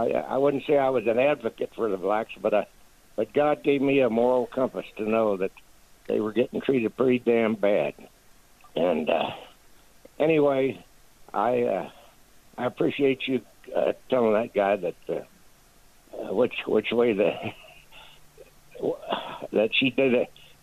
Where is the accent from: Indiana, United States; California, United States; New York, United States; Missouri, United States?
Missouri, United States; I grew up in Missouri, and the blacks were treated shabby, really bad, and I felt their hurt.